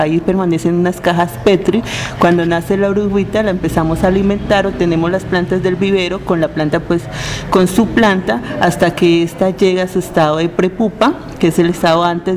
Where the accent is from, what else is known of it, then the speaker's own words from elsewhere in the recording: Mocoa, Putumayo, Colombia; yo soy de Mocoa, del Putumayo. Es una región con bastantes recursos